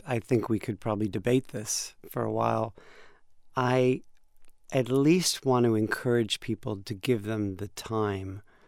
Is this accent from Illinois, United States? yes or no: yes; Chicago, Illinois, United States; also born or lived in London; No, I'm not British. Yeah. I'm from Chicago, but I lived there for a while.